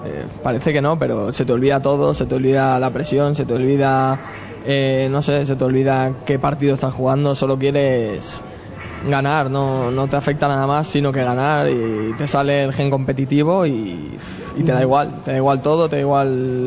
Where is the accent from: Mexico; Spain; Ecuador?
Spain; Valencia, Valencian Community; yo que siempre que soy de aquí, de Valencia, de la Comunidad Valenciana, pues siempre desde pequeño he seguido